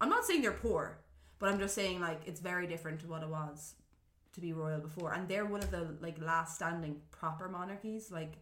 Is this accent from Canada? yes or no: no; Ireland; Like, obviously I'm Irish, so I'm like, oh, British royalty.